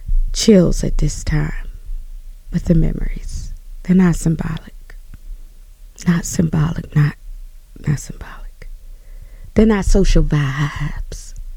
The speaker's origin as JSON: {"language": "English", "region": "the South", "country": "United States", "tie": "born or raised there", "said": "I'm going to just tell you, growing up in the United States South, it's a lot of bitter, but it's so much sweet, too."}